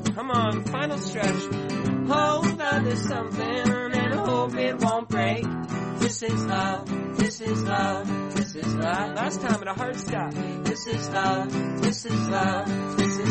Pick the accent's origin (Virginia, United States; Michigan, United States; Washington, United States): Virginia, United States; I'm from Virginia, and I was trying to come up with some sort of nod to Virginia